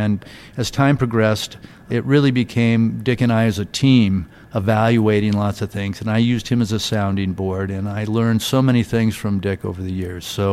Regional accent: Seattle, Washington, United States; I'm from the Seattle, Washington area.

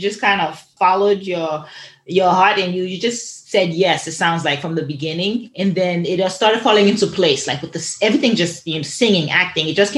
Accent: Boston, Massachusetts, United States; I'm from Boston. So it's nice to hear that.

